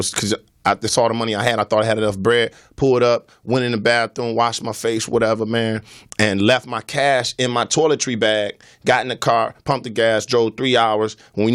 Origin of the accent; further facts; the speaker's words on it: Detroit, Michigan, United States; I'm a comedian, man. I'm from Detroit, Michigan. Shout out Detroit, Michigan.